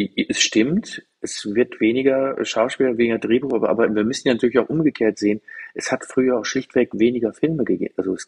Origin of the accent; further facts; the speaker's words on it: Germany; Also, wir sind ja auch Deutsche, wir haben ja erst immer die Angst vorweg, was kann da alles uns passieren?